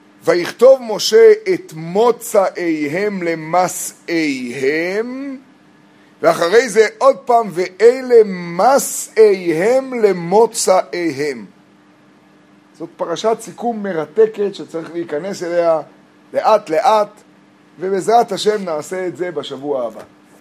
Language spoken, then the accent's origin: Hebrew; Northern District, Israel; עולם הפוך, אנחנו מהצפון, שם לא מבינים את הדברים האלה של המרכז וירושלים. אנחנו ליד לבנון, זה הכל רגוע.